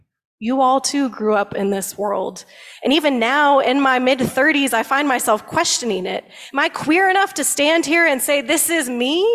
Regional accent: South Carolina, United States; I'm here from South Carolina.

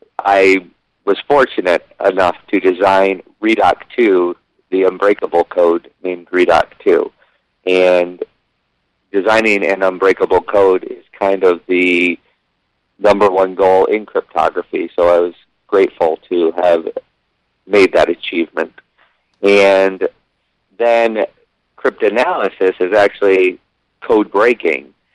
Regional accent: New York, United States; New York. Big difference in weather.

